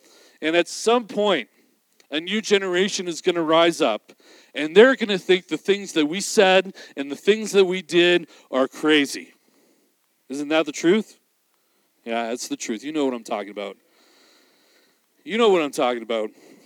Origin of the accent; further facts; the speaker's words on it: Canada; But here's what we do as a Canadian culture. Here's what you and I would do and say.